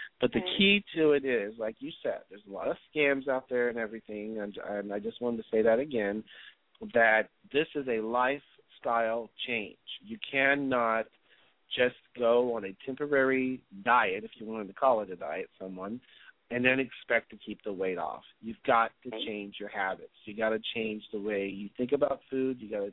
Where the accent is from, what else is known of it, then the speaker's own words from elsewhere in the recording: Midwest, United States; growing up in the Midwest. And then I moved out here to California, and slowly I got introduced, you know, to food that really bites you back.